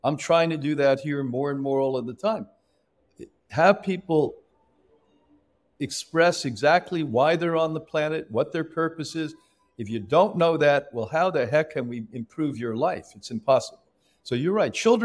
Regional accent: New York, United States; when I was growing up in New York, men just had to be able to be good cursers, good spitters, and nasty.

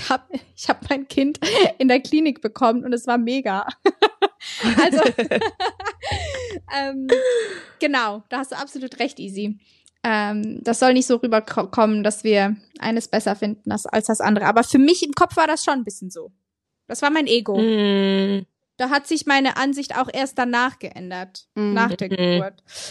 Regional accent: Switzerland; ich bin aus der Schweiz.

